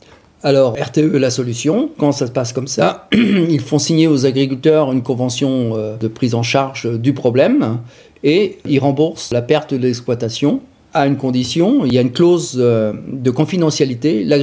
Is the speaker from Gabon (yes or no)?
no; Normandy, France; chez nous, dans la Manche